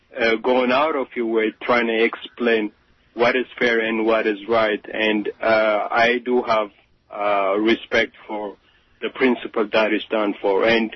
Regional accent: Netherlands; English is a second language; now in United States; my families are from Africa, but I grew up in the Netherlands.

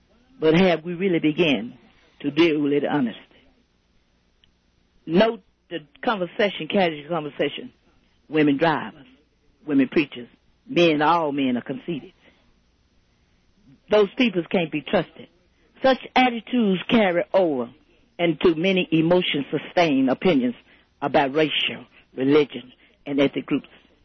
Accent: Flint, Michigan, United States; now in Denver, United States; And I write papers, and I am from Flint through Michigan.

